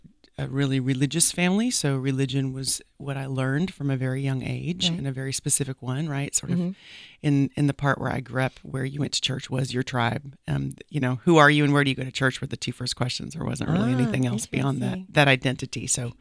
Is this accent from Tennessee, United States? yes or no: yes; Tennessee, United States; So that was sort of my background. I'm growing up in Tennessee.